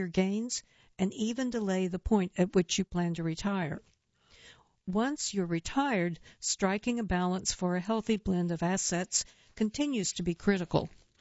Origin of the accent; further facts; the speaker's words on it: Central Falls, Rhode Island, United States; For that role, I relied on my memories of the drug addicts I knew from growing up in Central Falls.